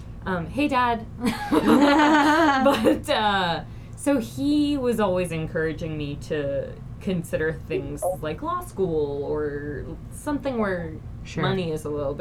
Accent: Columbus, Ohio, United States; I'm from Columbus, Ohio, but my parents got divorced when I was young

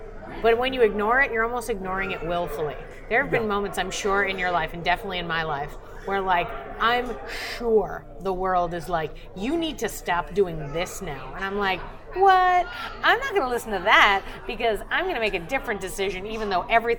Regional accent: Boston, Massachusetts, United States; now in Austin, United States; I'm from Boston. I live in Austin, Texas. These are not close.

